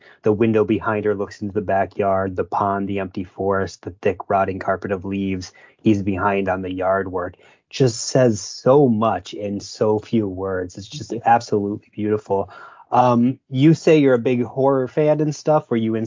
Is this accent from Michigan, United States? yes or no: yes; Michigan, United States; Taylor lives in Clio, Michigan, which is my home state.